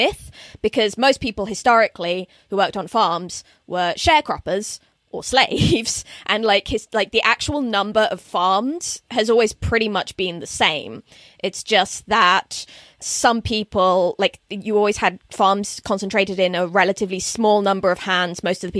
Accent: Minnesota, United States; I'm from Minnesota, which is the Midwest, therefore I'm used to talking to people who are more Republican

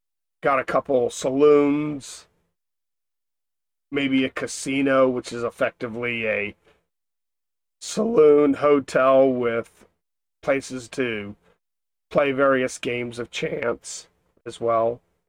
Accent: United States; I don't do metric, okay? I'm an American, all right? We don't do no metric around here.

